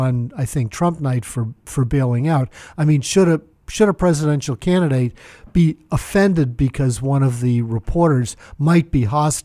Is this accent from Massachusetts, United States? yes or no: yes; Cambridge, Massachusetts, United States; born there; Yeah, well, I was born in Cambridge.